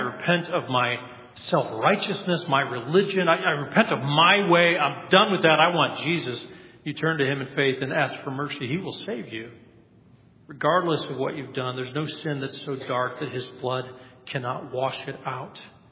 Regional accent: Colorado, United States; Then it goes down into the Rocky Mountains where I grew up in Colorado. And that is called the Continental Divide. I chose a couple of signs from my home state, Colorado.

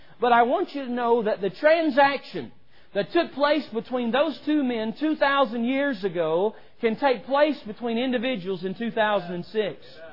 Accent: Yadkinville, North Carolina, United States; now in New York City, United States; I'm originally from Yadkinville, North Carolina, and yes, it is a redneck place. And anyway, being raised in Yadkinville, North Carolina, and going to New York City, that was quite a culture shock.

